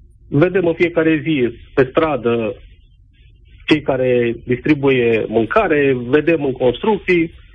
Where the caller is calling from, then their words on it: Timișoara, Timiș County, Romania; Vă sunt din Timișoara.